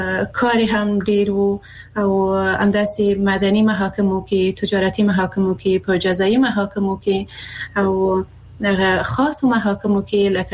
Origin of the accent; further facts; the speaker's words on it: Afghanistan; زه د افغانستان یو هغه میرمن یم